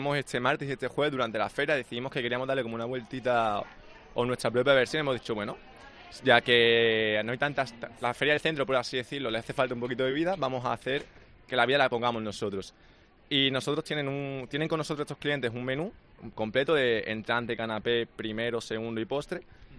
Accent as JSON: {"language": "Spanish", "town": "Málaga", "region": "Andalusia", "country": "Spain", "said": "tenemos un argentino, tenemos un italiano, yo soy el único malagueño. Claro, se coincide que además soy el más jovencillo"}